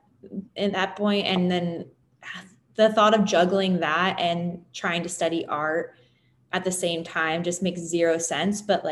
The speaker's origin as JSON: {"language": "English", "town": "Philadelphia", "region": "Pennsylvania", "country": "United States", "tie": "born or raised there", "said": "We get along and we grew up in Philadelphia, outside of Philadelphia in a suburb."}